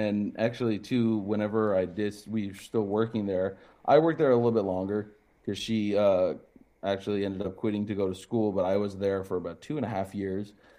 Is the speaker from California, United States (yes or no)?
yes; Mission Viejo, California, United States; There was an area near where I grew up in Mission Viejo called Black Star Canyon.